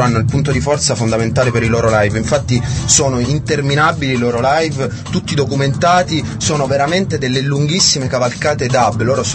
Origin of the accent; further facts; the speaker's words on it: Genoa, Liguria, Italy; Sono originario di Genova, sì, è vero.